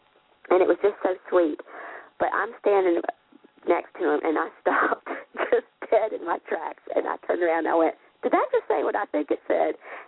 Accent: Martinsville, Virginia, United States; I'm launching a book in my hometown of my father's quotes, and on the 4th of May in Martinsville, Virginia

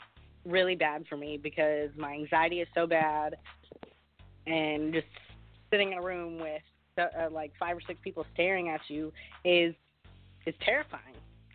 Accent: Arkansas, United States; He came all the way from Texas, and I came all the way from Arkansas.

